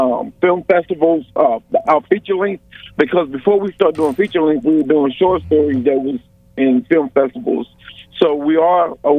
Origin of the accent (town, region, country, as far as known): Texas, United States